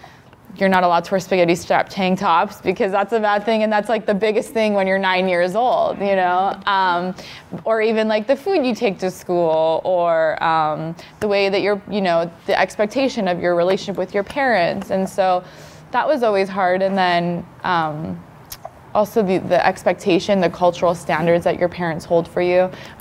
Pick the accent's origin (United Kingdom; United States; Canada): Canada; I mean, I'm first generation Canadian.